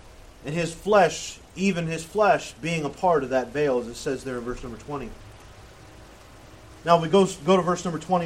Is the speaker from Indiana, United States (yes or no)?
yes; Indiana, United States; They attend the church I grew up in Indiana, and glad to have you guys.